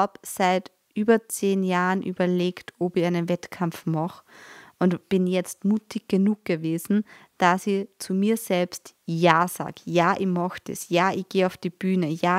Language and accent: German; Austria; ich als Österreicherin darf zur Amateurweltmeisterschaft